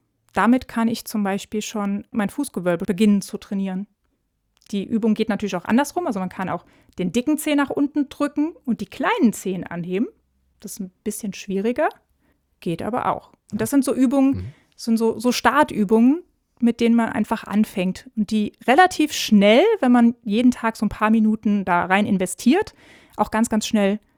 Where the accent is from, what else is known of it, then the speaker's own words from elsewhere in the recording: Schweich, Rhineland-Palatinate, Germany; now in Trier, Germany; Eigentlich aus Schweich, also Schweich, Riol, da unten.